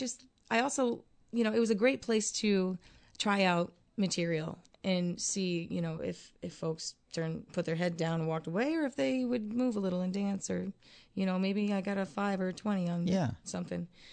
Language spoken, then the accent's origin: English; Ohio, United States; now in Nashville, United States; Yeah, he's from Cincinnati, and I'm from Northwest Ohio, and we're both down here.